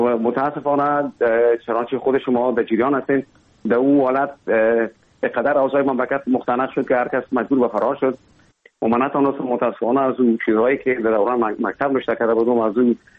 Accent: Kabul, Afghanistan; born there; اصلا زادگاه من کابل است، ولی همونطور که گفتم زیاد ما در دیگه ولایت هم بودیم

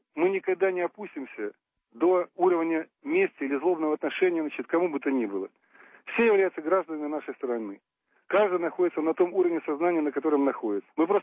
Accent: Belarus; Мы все белорусы

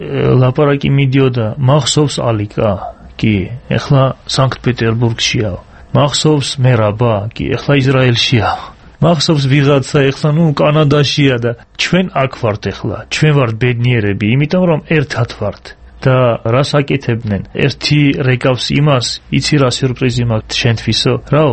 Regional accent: Akhaltsikhe, Samtskhe-Javakheti, Georgia; ყველანი ახალციხელები არიან, მეც ახალციხელი ვარ. იქ დავიბადე და გავზდი

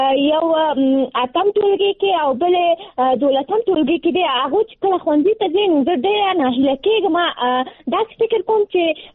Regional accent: Nangarhar, Afghanistan; now in Kabul, Afghanistan; ما د ننګرهار د ولایت نه فعلاً په کابل کې ژوند کوم

